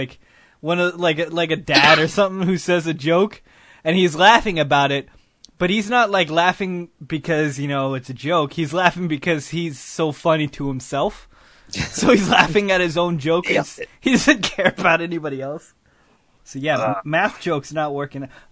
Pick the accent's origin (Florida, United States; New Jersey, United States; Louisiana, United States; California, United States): California, United States; Fremont; I grew up in Fremont.